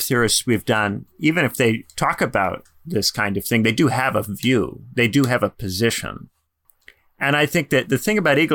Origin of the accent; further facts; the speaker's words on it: United States; This is something I can say to some degree from experience as an American who spent time in Britain.